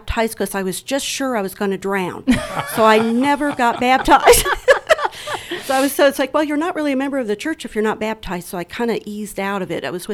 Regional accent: Monrovia, Indiana, United States; I'm from Monrovia, Indiana, which is a small city in between Indianapolis and Bloomington.

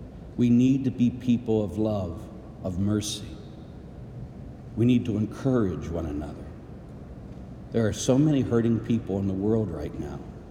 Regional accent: Pittsburgh, Pennsylvania, United States; when I was growing up in Pittsburgh, we would have race riots.

